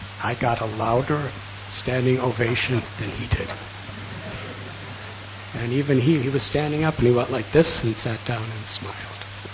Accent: United States; I'm American. I'm a male.

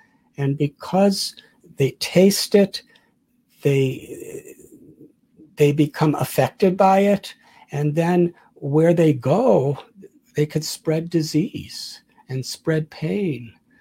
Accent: Chicago, Illinois, United States; born there; I was born in 1950 in Chicago.

